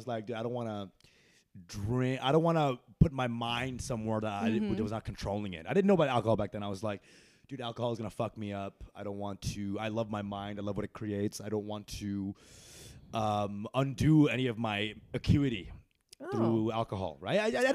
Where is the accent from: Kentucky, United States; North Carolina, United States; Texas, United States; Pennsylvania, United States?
Texas, United States; I'm not born there, but I grew up there. like most of my life.